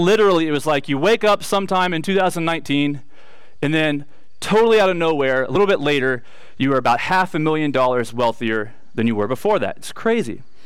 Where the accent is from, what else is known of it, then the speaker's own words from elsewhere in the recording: Florida, United States; I'm from Florida, and it didn't seem very reclusive, but I guess it depends on what part of the state you live in.